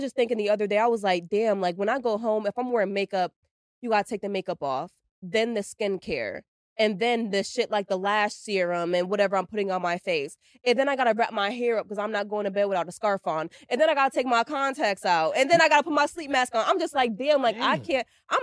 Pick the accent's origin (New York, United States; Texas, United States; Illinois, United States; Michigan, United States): New York, United States; I'm from New York. I don't want to go back to the north.